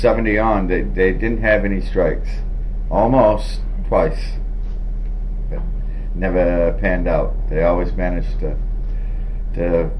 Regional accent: Mechanic Falls, Maine, United States; I was born in Mechanic Falls in 1950.

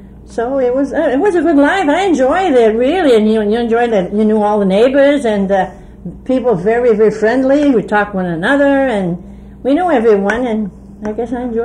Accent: Lewiston, Maine, United States; I was born in Lewiston, on River Street in Lewiston.

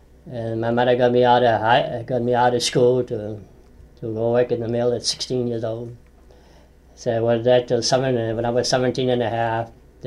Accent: Auburn, United States; born there; I was born right here on Main Street in Auburn. We were born in a house. We were not born in a hospital then, you know.

